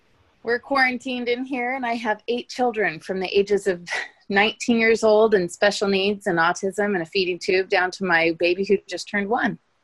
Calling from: Mesa, Arizona, United States; I'm in Mesa, Arizona.

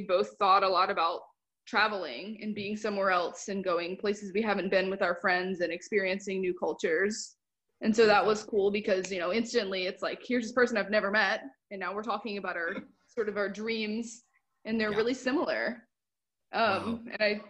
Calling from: Boston, Massachusetts, United States; I'm in Boston.

